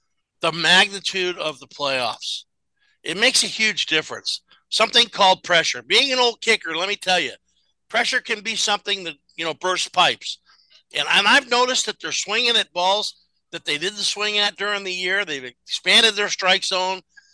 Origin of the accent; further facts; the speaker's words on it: Newport Beach, California, United States; And I remember growing up in Newport Beach, 12, 13, 14 years old, and my friends had homes there.